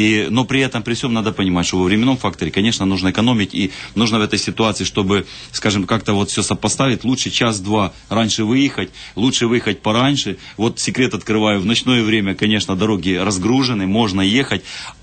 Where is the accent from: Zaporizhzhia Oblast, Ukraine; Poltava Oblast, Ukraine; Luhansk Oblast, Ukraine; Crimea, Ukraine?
Crimea, Ukraine; Feodosia; я сам вообще коренной феодосиец.